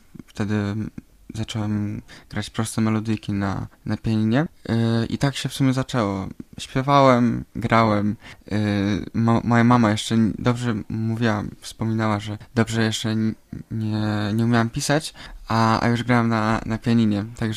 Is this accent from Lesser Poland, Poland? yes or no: yes; Gorlice, Lesser Poland, Poland; Mieszkałem w sumie... ja pochodzę z Gorlic, jednak tam się urodziłem, jednak mieszkam w małej wsi nieopodal Gorlic, jest to Kobylanka.